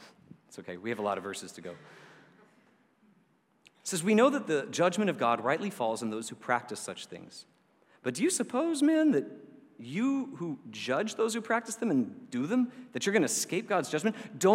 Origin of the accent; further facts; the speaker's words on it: the South, United States; accent: Southern; also born or lived in United Kingdom; I am an expatriated Southerner. My accent died long ago because I lived in the UK for a while. That will wash the Southern accent out of most of us.